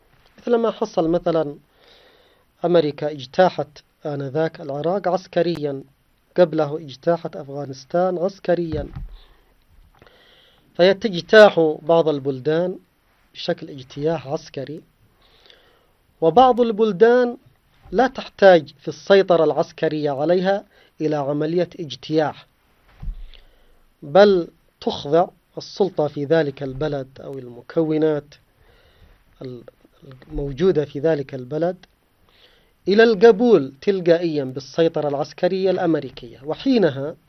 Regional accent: Yemen; نحن كشعب يمني بهويتنا الإيمانية وانتمائنا للإسلام

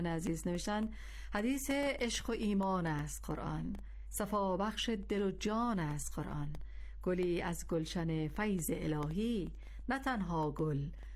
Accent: Kabul, Afghanistan; now in Genaveh, Iran; من خودم از کابل هستم و مدتی هست که ساکن شهر گناوات هستم.

